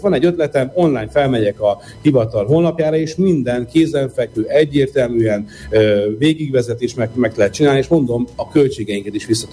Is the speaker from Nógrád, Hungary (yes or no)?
no; Vác, Pest, Hungary; én Vácon nőttem föl a Dunakanyarban